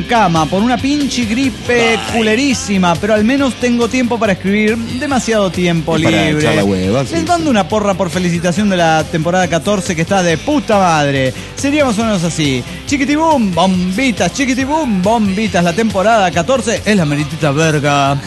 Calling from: Chiapa de Corzo, Chiapas, Mexico; de Chiapa de Corzo, Chiapas.

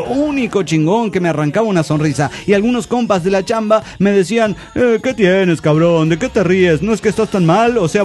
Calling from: Torreón, Coahuila, Mexico; de Torreón.

